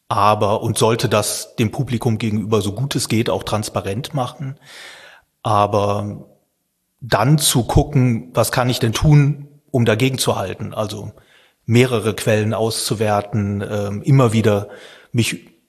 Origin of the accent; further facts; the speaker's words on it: North Rhine-Westphalia, Germany; Ich bin am Niederrhein groß geworden